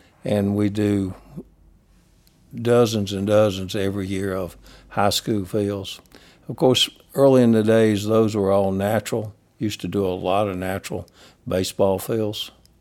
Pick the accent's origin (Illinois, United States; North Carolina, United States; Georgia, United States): Georgia, United States; Rootville; I grew up in the Rootville area, south of Carrollton, and went to school at Central Carrollton and came to West Georgia as a freshman